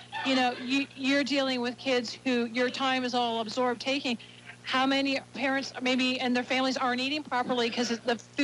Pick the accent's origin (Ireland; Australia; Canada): Canada; now in United States; And I know as a Canadian, we have the coverage for health care.